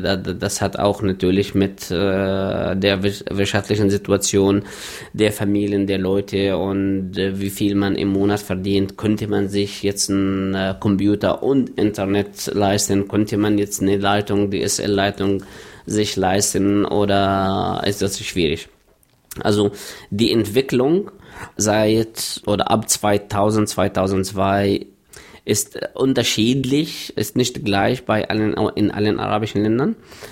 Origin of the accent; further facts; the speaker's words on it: Palestine; German is a second language; moved away as an adult; now in Dortmund, Germany; ich komme aus Palästina, habe dort, bevor ich nach Deutschland kam, Journalistik und Politik studiert. Nach meinem Bachelor bin ich im Jahr 2000 nach Deutschland gekommen